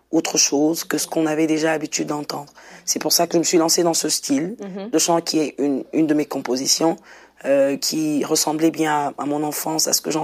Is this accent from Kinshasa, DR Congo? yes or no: yes; Kinshasa, DR Congo; qu'on diffuse sur Internet et aussi dans des télés de chez nous à Kinshasa.